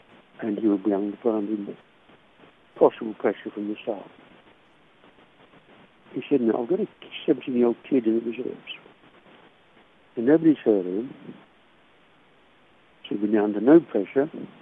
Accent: Australia; Sorry I'm telling you Chelsea-based story, but I'm an Australian man.

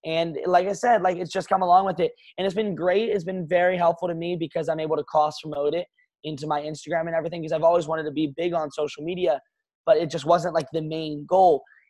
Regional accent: Kentucky, United States; now in Los Angeles, United States; And I don't know if I referenced that already, but I am from Kentucky originally, moved out to LA in October last year.

